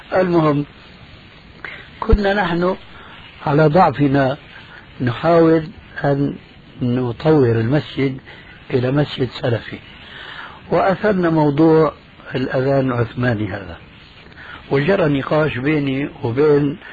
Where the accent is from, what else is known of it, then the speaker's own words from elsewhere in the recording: Damascus, Damascus Governorate, Syria; لعله تأقلم عندكم كما فعل اخوه عندنا في دمشق